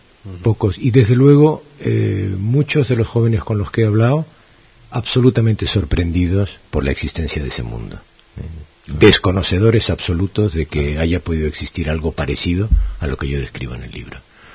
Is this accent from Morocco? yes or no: yes; Tangier, Tanger-Tetouan-Al Hoceima, Morocco; moved away; mi infancia en Tánger me ha marcado tremendamente.